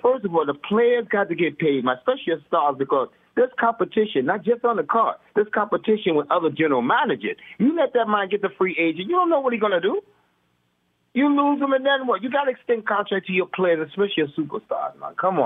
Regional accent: St. Croix, U.S. Virgin Islands; I'm from the Virgin Islands, St. Croix, Christian.

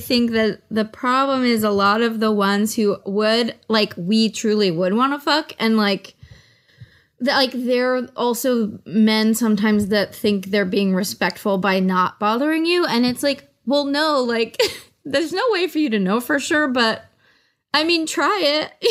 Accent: California, United States; I'm from the Bay Area and it's like a very, it's like a place with a lot of local pride

